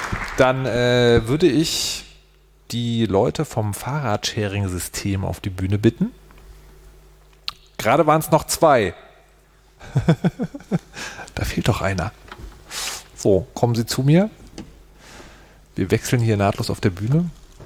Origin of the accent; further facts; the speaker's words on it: Berlin, Germany; Ich komme aus Berlin, da gibt es alles mögliche Zeug zum Scheren